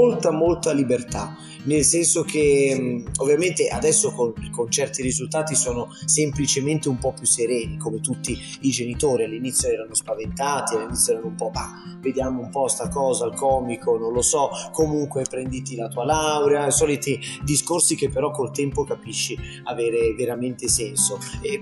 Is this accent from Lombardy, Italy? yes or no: yes; Lodi, Lombardy, Italy; io sono di Lodi, prima di questi grandi tour ero a Lodi, ora sono a Lodi, sarò a Lodi